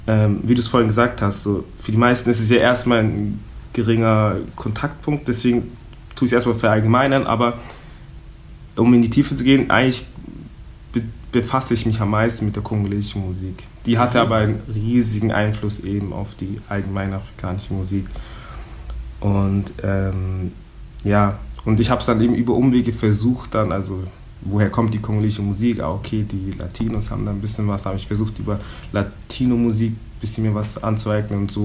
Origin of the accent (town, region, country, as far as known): Southern Germany, Germany; born or raised there; now in Berlin, Germany